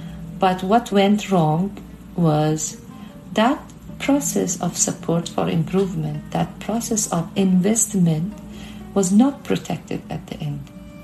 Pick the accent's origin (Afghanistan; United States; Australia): Afghanistan; now in Canada; We started everything from scratch here in Canada, but nothing is the same. I always miss Afghanistan.